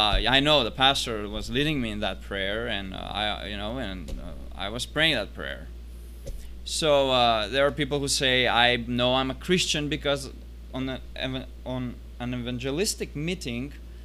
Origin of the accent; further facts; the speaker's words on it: North Macedonia; now in Serbia; I'm from Macedonia, born in Macedonia, but I serve as a missionary together with my family in Serbia.